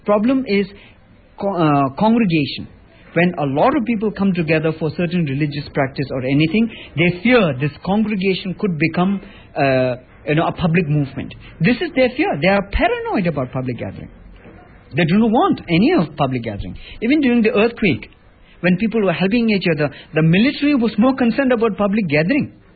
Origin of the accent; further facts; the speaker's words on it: India; I'm a Tibetan born and brought up in India. My parents came from Tibet.